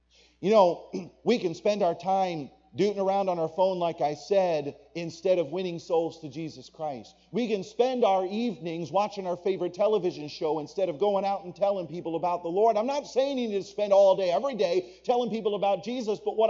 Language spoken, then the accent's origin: English; Maple Shade, New Jersey, United States; So when I grew up in Maple Shade, New Jersey, which is just outside of Philadelphia.